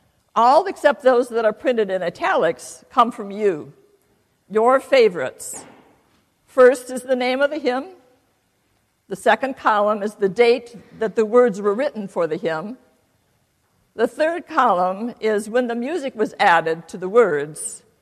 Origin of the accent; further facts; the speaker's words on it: Farmington, Michigan, United States; In the traditional sense, I can say that I'm a Michigander. I was born in Michigan. In fact, I was born in Farmington.